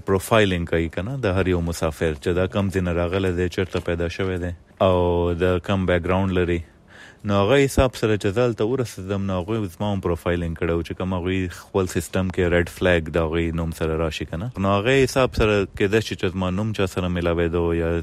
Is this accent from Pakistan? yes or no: yes; Pakistan; زه پښتون یم، زه له پاکستان نه یم،